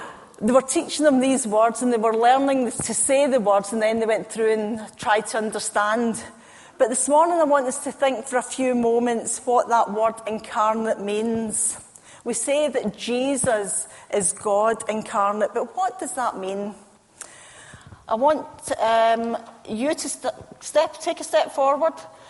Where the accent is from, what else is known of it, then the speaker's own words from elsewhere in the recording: Scotland, United Kingdom; Being Scottish, I struggle with English, never mind any other language.